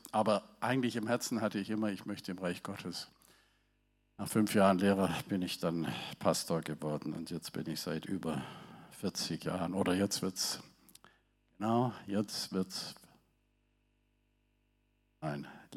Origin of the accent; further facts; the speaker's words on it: Ravensburg, Baden-Württemberg, Germany; accent: Swabian; now in Hanover, Germany; Der Schwab, genau. Ich komme aus dem tiefsten Schwabenlande, 60 Jahre dort gelebt. Ravensburg und Umgebung, das ist die Metropole von Oberschwaben, nennt man das.